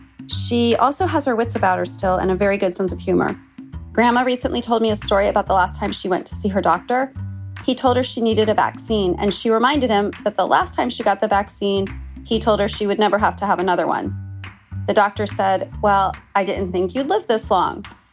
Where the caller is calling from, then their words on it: Arlington, Virginia, United States; Hi, Angela and Stephen. … I'm from Arlington, Virginia.